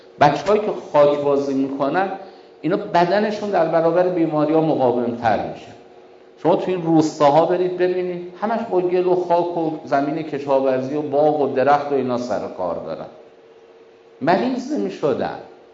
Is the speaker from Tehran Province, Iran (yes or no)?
yes; Tehran, Tehran Province, Iran; با اینکه حالا ما تو تهران هم بزرگ شدیم